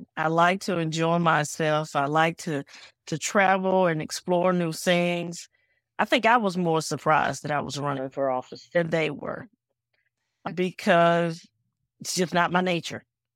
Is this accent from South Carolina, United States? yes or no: yes; Spartanburg, South Carolina, United States; I was born and raised here in Spartanburg, and I've spent my entire life here. I've only left to go serve in the military.